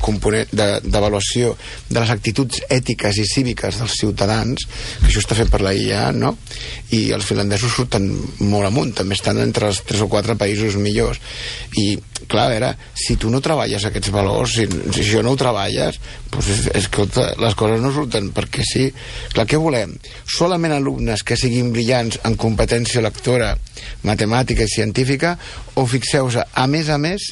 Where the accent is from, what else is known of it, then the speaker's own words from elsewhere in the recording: Catalonia, Spain; com a europeu i com a català